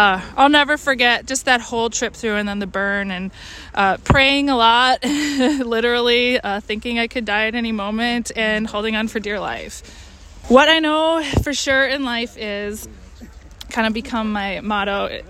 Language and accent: English; Wisconsin, United States; I grew up in Wisconsin, and my parents were mushers.